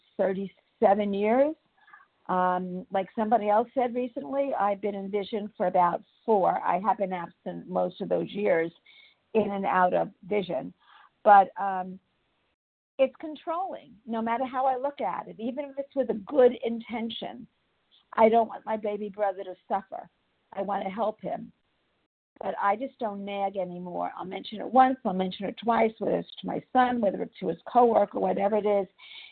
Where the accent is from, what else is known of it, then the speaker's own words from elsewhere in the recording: Florida, United States; I am from Florida, and I am a recovered compulsive overeater by the grace of God.